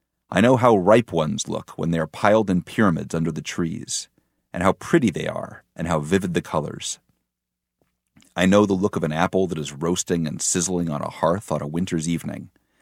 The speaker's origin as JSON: {"language": "English", "region": "Connecticut", "country": "United States", "tie": "born or raised there", "said": "And, you know, I grew up in Connecticut"}